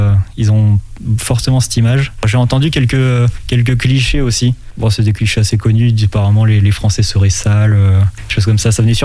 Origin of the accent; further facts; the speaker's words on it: La Rochelle, Nouvelle-Aquitaine, France; moi, de base, je suis de La Rochelle. Je suis né à La Rochelle, j'ai fait mon collège, mon lycée, mon DUT à La Rochelle.